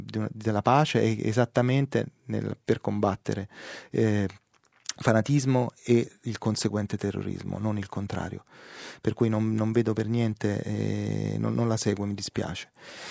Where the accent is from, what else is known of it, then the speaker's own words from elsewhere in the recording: Naples, Campania, Italy; per fortuna, dico io da buon napoletano che ama il presepe